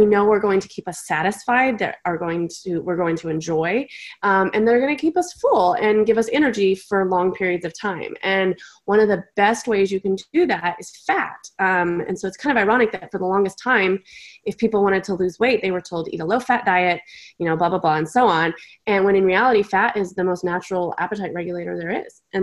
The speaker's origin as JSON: {"language": "English", "town": "Houston", "region": "Texas", "country": "United States", "said": "I am from the Houston, Texas area."}